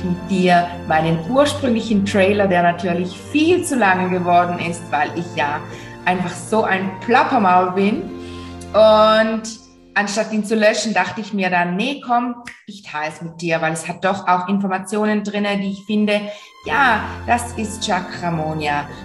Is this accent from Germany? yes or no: no; Switzerland; wie du vielleicht hörst, bestimmt hörst du es, komme ich aus der Schweiz, aus der wunderschönen Schweiz. Und ich habe hier in St. Gallen meine Praxis